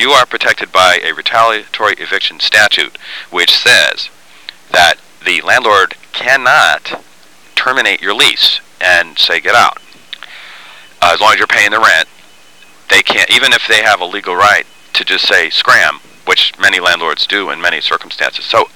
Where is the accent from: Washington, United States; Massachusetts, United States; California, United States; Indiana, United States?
California, United States; born there; myself being relatively new in town, although I was born here on Monterey Bay